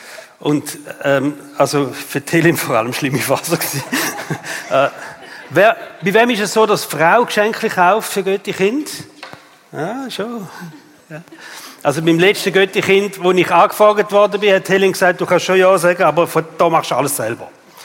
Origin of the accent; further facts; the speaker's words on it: Switzerland; Aber bei uns in der Schweiz, der Schmutzli kommt.